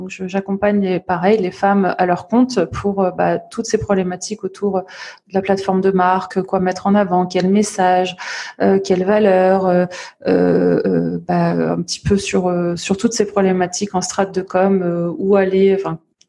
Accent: Grenoble, Auvergne-Rhône-Alpes, France; also born or lived in Paris; now in Lille, France; je suis grenobloise de racine, parisienne de cœur et lilloise d'adoption, et je suis maman d'un petit garçon de 2 ans

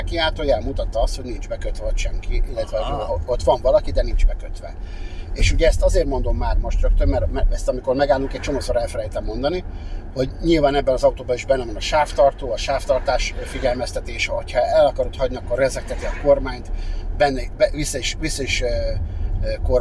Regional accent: Budapest, Hungary; ugye én Békásmegyeren nőttem fel

